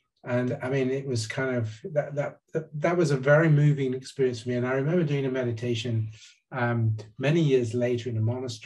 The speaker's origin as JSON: {"language": "English", "country": "Gambia", "tie": "born there", "said": "But I was born in the Gambia."}